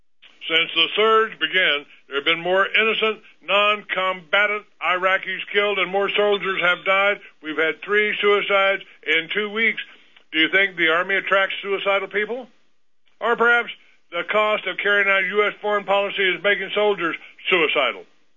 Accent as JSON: {"language": "English", "region": "Georgia", "country": "United States", "tie": "born or raised there", "lives_now": "Colorado Springs, United States", "said": "I grew up in Georgia, but I live in Colorado Springs now."}